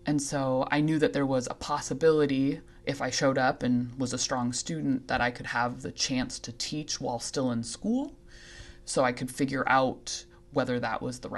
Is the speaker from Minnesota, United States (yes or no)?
yes; Rochester, Minnesota, United States; So I'm originally from Rochester, Minnesota, and it's in southeastern Minnesota.